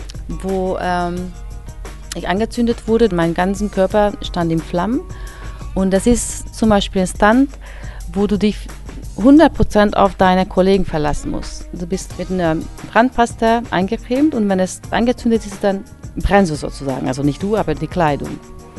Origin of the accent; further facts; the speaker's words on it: Budapest, Hungary; German is a second language; now in Germany; Ich komme aus Budapest, da habe ich studiert, Sport- und Krankengymnastik.